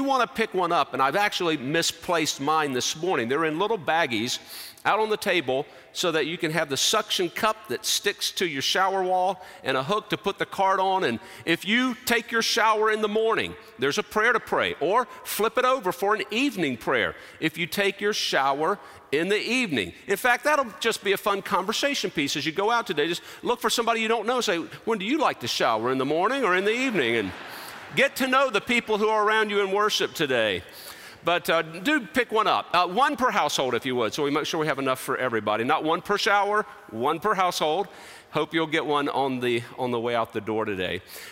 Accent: Winston-Salem, North Carolina, United States; In North Carolina, just a little distance outside of my hometown, Winston-Salem, up in the mountains is a country club called Roaring Gap Country Club

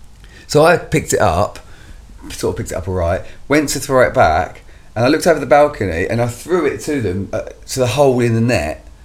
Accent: East of England, United Kingdom; I'm from Essex.

